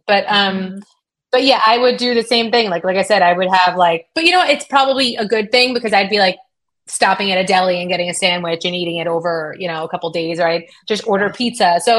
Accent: United States; I'm a proud American, and I say all the time, I'm not Italian, I'm American

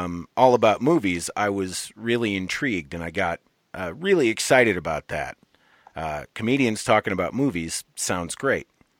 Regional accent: Michigan, United States; I'm from Michigan originally. Okay. And so I have kind of that Midwestern Eastern sort of understanding

